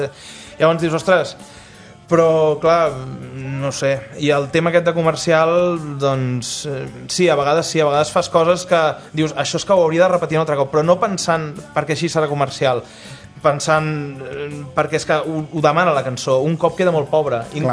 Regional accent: Centelles, Catalonia, Spain; nosaltres som de Centelles, però jo per exemple treballo a Barcelona, llavors clar, estic durant la setmana allà

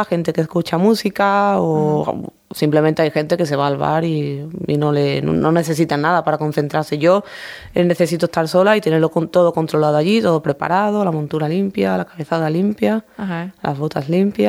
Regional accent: Seville, Andalusia, Spain; yo vengo de Sevilla, soy de Sevilla.

